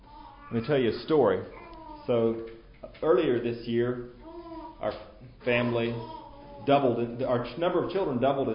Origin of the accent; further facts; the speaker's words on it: Dixon, Tennessee, United States; now in Texas, United States; I am originally from Tennessee, but moved from Dixon, Tennessee, outreach of Whiteville, but I moved to Texas about 3 years ago